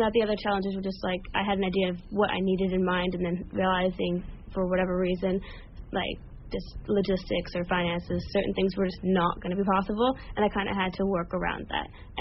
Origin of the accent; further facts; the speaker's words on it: Moreno Valley, California, United States; Moreno Valley in Riverside County, mm-hmm. SoCal.